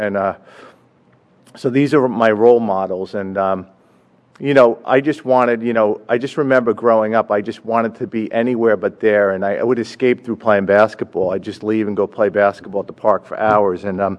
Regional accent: New York, United States; I grew up in New York in an alcoholic household, and I had a father that was an alcoholic that would turn into the Incredible Hulk when he drank.

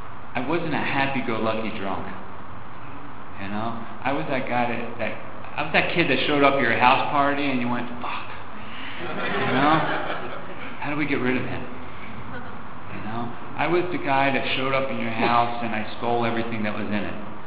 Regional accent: Maple Shade, New Jersey, United States; I grew up in New Jersey, about 6 miles outside of Philadelphia, about 4 miles outside of Camden, New Jersey, in a little town called Maple Shade.

